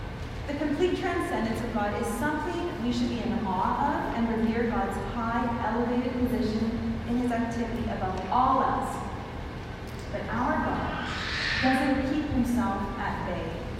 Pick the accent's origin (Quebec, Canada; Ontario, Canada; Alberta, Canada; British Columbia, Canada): Alberta, Canada; Calgary; although I was born and raised in Calgary, he knows the city better than I do.